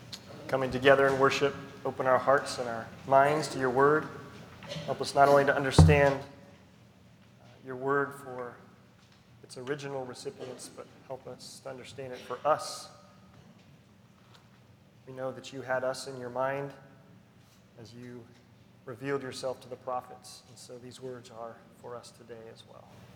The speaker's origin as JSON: {"language": "English", "region": "California", "country": "United States", "tie": "born or raised there", "said": "I grew up in California. I've driven through Mississippi once, so I had really nothing in my mind."}